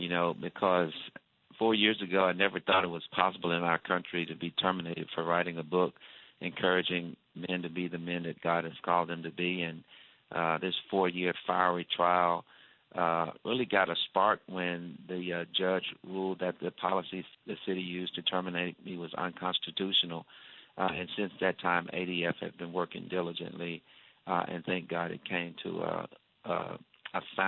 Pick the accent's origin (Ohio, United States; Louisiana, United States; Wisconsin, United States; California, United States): Louisiana, United States; Shreveport; I was raised on faith and patriotism, you know, growing up in Shreveport, Louisiana, and living out my faith was just a way of life.